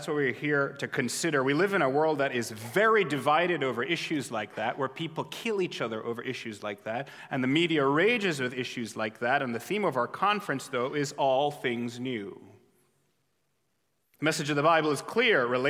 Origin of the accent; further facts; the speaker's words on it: Jamaica; I grew up in Jamaica. I spent most of my childhood there. Jamaica the island, not Jamaica Queens.